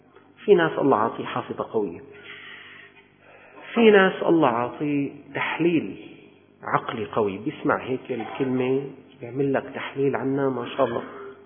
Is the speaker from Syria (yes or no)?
yes; Syria; خلاص نحن من الشام